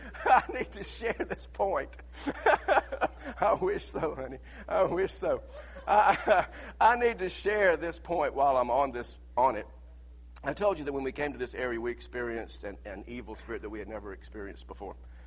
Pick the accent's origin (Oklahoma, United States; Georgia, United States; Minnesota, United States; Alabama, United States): Georgia, United States; Lafayette; I'm from Lafayette, Georgia. You roll your window down and talk to people.